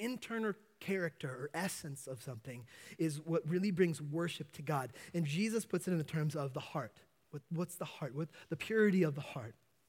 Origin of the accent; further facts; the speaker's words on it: Yosemite, California, United States; When I was younger, I grew up in Yosemite for a while, and it was a great place to be a kid.